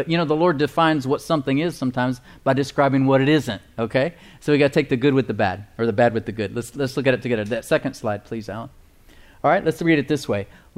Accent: La Porte, Texas, United States; Now, I grew up in La Porte.

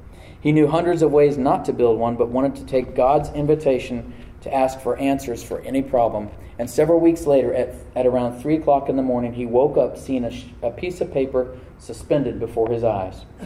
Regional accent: United States; Listen, I'm an American Christian. I was born to a Swedish father and a mother.

